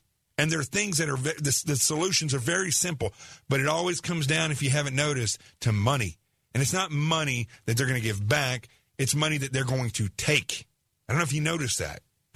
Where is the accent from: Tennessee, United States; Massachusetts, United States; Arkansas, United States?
Arkansas, United States; accent: southern; now in New York City, United States; My accent is really messed up, but what's crazy is when I go home and talk to my friends and family back in Arkansas, it just, the southern just comes right back out.